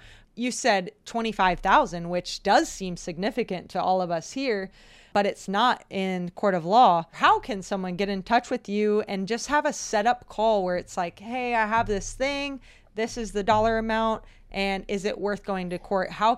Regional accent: Georgia, United States; We're here and we're ready to fight this. And hey, we're from Georgia.

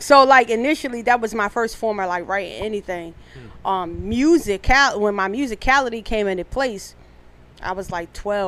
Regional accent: Brooklyn, New York, United States; also born or lived in Philadelphia; So I was born in Philadelphia by my mother and my father, but I was like raised in New York.

